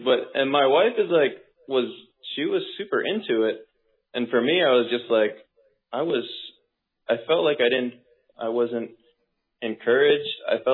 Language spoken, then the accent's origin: English; United States; now in Barcelona, Spain; Yeah, I'm an American. I'm with an organization called Calling All Skaters. It's with YWAM in Barcelona.